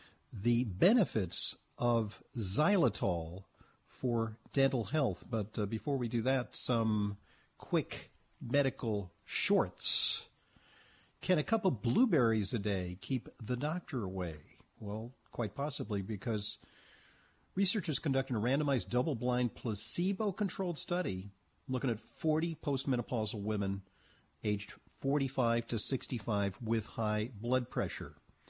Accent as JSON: {"language": "English", "region": "West Coast", "country": "United States", "tie": "born or raised there", "said": "I grew up on the West Coast."}